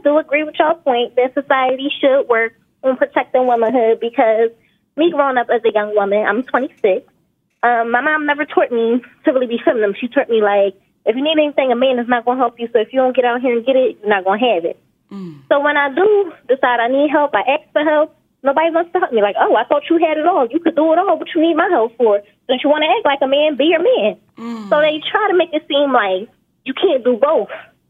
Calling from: North Carolina, United States; I'm calling from North Carolina.

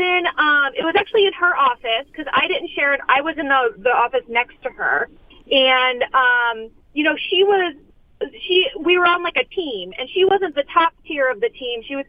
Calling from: Los Angeles, California, United States; I'm calling from Los Angeles.

